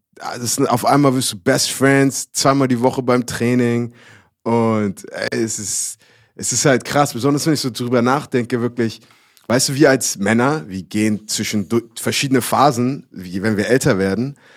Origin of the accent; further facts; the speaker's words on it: Hamburg, Germany; Ich bin mit meiner Mom in Hamburg aufgewachsen.